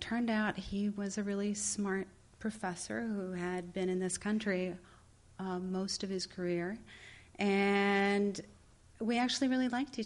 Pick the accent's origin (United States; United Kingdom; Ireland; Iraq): United States; California; I'm from California, and I never knew my father growing up for a variety of reasons.